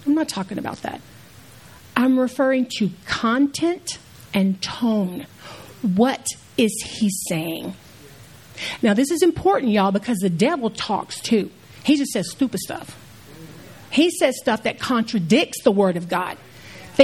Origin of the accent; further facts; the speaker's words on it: Houston, Texas, United States; I'm from Houston. We got roaches in Houston. I don't know about San Antonio, but we got them big Louis the Leatherback roaches in Houston.